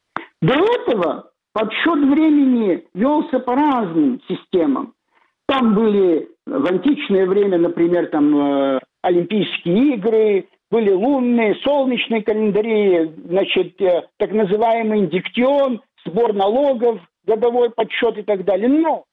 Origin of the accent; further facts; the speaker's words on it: Abkhazia, Georgia; я православный священник, я сказал, что да, объяснил ему, что я из Абхазии